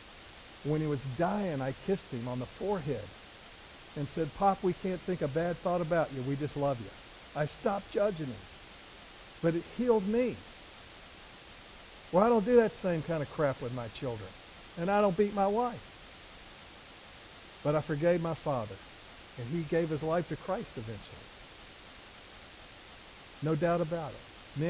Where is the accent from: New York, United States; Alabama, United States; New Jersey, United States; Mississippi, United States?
Alabama, United States; I guess I'm just from Alabama and I can't talk real fast.